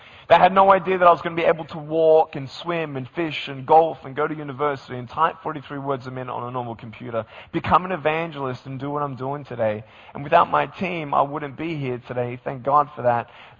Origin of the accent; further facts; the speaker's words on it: Australia; accent: Australian; now in Los Angeles, United States; I'm still keeping my accent as much as I can. Excuse me, I've been in LA for 2.5 years now. So do I still sound Australian to you?